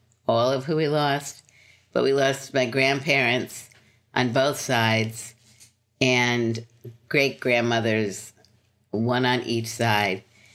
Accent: Brooklyn, New York, United States; also born or lived in Philadelphia; And then my parents moved to Brooklyn. Okay. So I lived in Brooklyn until I was 25.

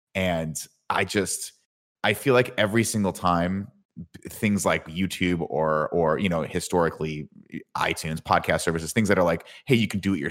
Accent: Riverside, California, United States; that was the only thing for a kid growing up in Riverside, California

